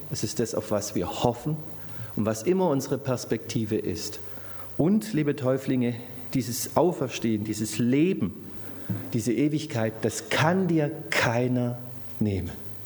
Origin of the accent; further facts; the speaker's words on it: Baden-Württemberg, Germany; Oder die Inflation aufhört, als Schwabe.